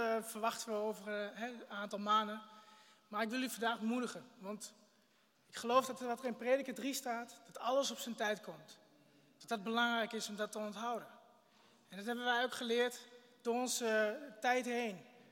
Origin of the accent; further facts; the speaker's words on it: Hengelo, Overijssel, Netherlands; Ik kom oorspronkelijk uit Hengelo. Daar komt de familie Fischer ook vandaan. Dat is mijn achtergrond. Ik ben getrouwd. Ik heb 2 kinderen.